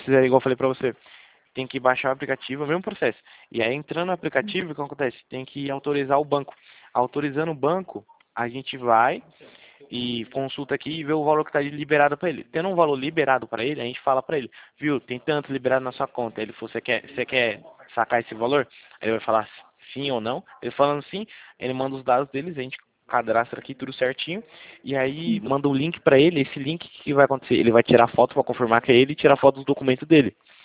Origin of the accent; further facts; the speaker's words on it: São Paulo, Brazil; Eu sou de São Paulo.